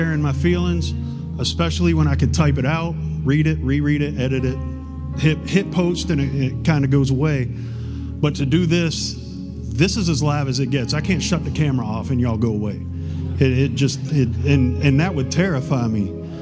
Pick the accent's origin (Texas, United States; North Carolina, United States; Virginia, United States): Virginia, United States; Now, I was raised in Virginia, and I was raised in the church.